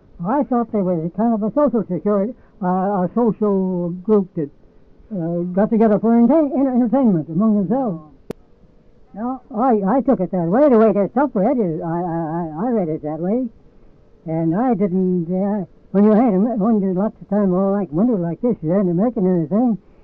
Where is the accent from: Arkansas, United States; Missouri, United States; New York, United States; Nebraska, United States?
Nebraska, United States; La Platte; born there; now in Alaska, United States; I was born in La Platte, Nebraska.